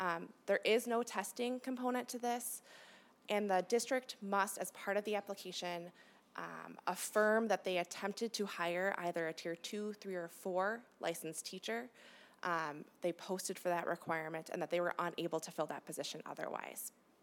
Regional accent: New Berlin, Wisconsin, United States; Just to keep on trend, I am from New Berlin, Wisconsin, so I graduated from New Berlin Public Schools

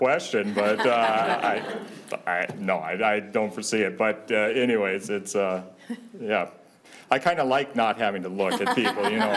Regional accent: Crookston, Minnesota, United States; That's where I grew up in the Crookston area up there.

